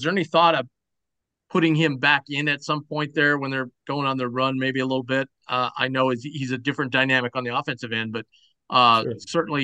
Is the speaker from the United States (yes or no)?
yes; Minnesota, United States; Yeah, I grew up in Minnesota.